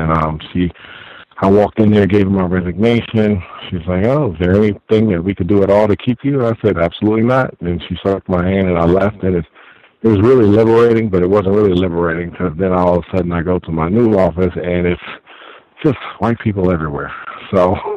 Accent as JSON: {"language": "English", "region": "New York", "country": "United States", "tie": "born or raised there", "said": "I was talking about that I'm from New York, and, you know, I said, hey, I grew up in this part of New York"}